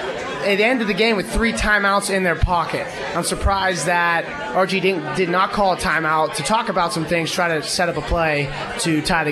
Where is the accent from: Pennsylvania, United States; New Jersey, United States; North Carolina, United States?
Pennsylvania, United States; Pittsburgh; from Pittsburgh, PA.